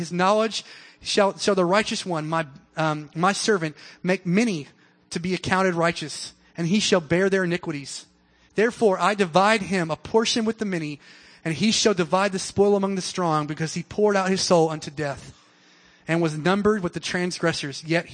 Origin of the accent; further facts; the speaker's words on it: the South, United States; I know I'm in the South, and I'm from the South.